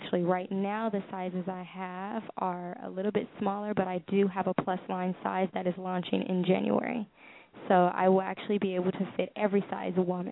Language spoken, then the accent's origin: English; Los Angeles, California, United States; Yes, born and raised in Los Angeles.